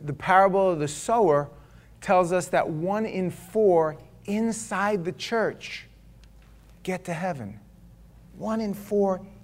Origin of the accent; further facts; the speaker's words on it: New York, United States; Growing up in New York, oh, the born againers? Oh, we knew about them born againers.